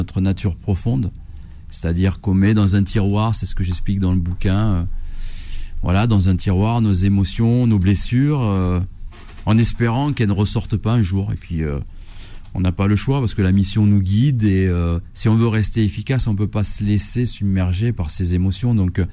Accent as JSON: {"language": "French", "region": "Pyrenees", "country": "France", "tie": "born or raised there", "said": "Moi j'ai grandi dans les Pyrénées"}